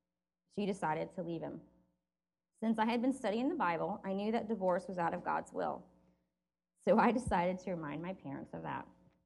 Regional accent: North Carolina, United States; born there; I was born in North Carolina in 1973 and the youngest of three children.

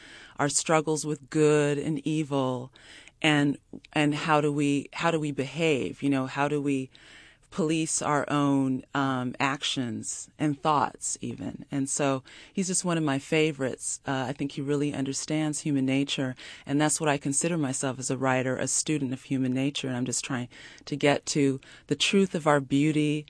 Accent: Los Angeles, California, United States; I mean, since I'm from Los Angeles, I mean, that's a rare sight for me to see

